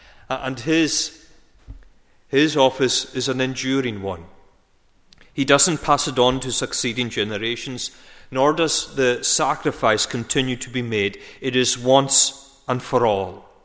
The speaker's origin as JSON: {"language": "English", "region": "Scotland", "country": "United Kingdom", "said": "our own history as a Scottish nation"}